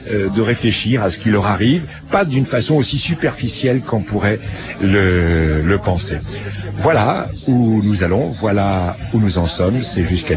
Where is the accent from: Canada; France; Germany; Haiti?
France; parce qu'on est français